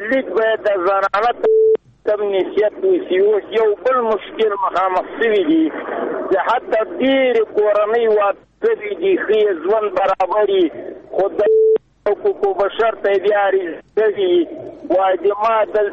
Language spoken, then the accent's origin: Pashto; Paktia, Afghanistan; زه د پکتیا دی ولایت … یو کامی سنگیرای.